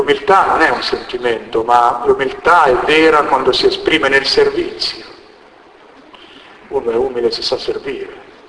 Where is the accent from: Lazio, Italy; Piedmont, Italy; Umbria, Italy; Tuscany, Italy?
Umbria, Italy; Vengo dalla terra di San Francesco